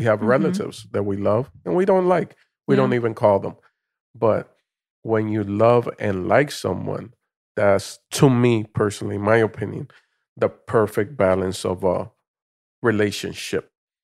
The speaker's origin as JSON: {"language": "English", "country": "Dominican Republic", "tie": "born or raised there", "also_born_or_lived": "Puerto Rico", "said": "And I just so happened to be in her belly, and I was born in Puerto Rico. So I was a U.S. citizen, but then she wasn't, so she had to go back. She went back, and then part of my childhood was there in the Dominican Republic, which I loved."}